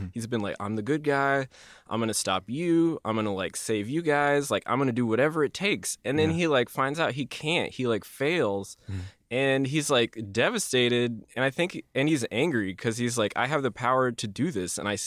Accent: Midwest, United States; My mother is gay, and we were growing up in the Midwest

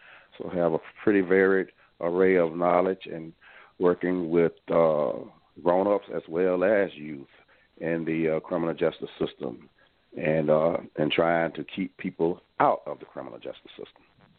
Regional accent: Aliceville, Alabama, United States; now in Alabaster, United States; I'm originally from Aliceville, Alabama, now residing in Alabaster, Alabama, and I'm a retiree.

